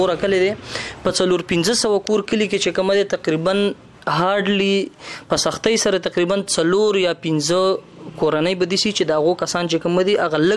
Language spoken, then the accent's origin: Pashto; Khyber Pakhtunkhwa, Pakistan; زه بیسیکلی د باجوړ یم. دلته مې د پېښور پوهنتون نه د سیاست د څانګو نه ډیګري کمپلیټ کا.